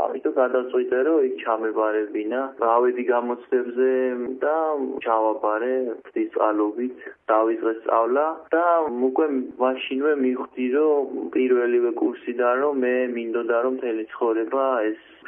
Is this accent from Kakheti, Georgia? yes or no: no; Khashuri, Shida Kartli, Georgia; მე ქალაქ ხაშურში დავიბადე და სკოლას აქვე დავამთავრე, მეექვსე სკოლა.